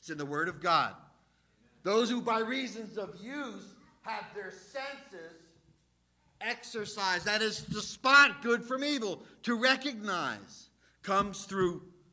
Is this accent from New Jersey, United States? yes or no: yes; New Jersey, United States; Reminds me of something from growing up in Jersey. It was called Pop Warner football.